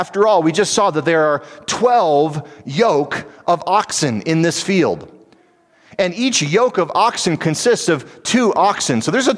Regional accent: Midwest, United States; I'm reminded of growing up in the Midwest.

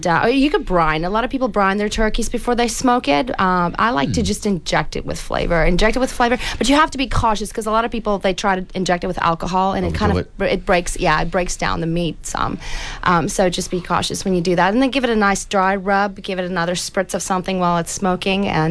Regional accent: South Africa; now in United States; No, actually, we don't, because I'm from South Africa and I've immigrated. Thanksgiving is a fairly new thing to me, and it's a great holiday.

